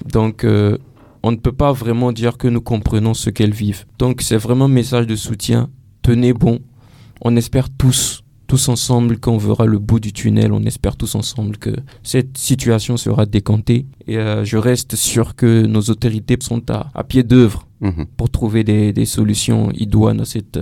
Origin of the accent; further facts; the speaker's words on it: Fada N'Gourma, Est, Burkina Faso; Moi, personnellement, je suis de Fada. Enfin, ma mère est de Fada, mon père est de Tambaga.